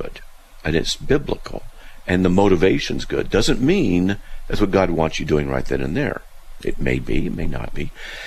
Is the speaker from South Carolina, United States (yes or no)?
no; California, United States; also born or lived in Hawaii / North Dakota / Wyoming / Texas; now in Idaho, United States; But the longest I've lived in one place is here in Idaho. I'm mostly from Southern California.